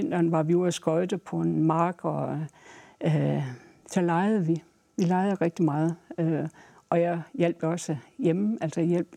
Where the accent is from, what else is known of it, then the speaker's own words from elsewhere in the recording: Central Denmark Region, Denmark; accent: broad Jutlandic; jeg føler mig stadigvæk som Sallingbo, og har talt meget bredt jysk indtil jeg kom til Aarhus.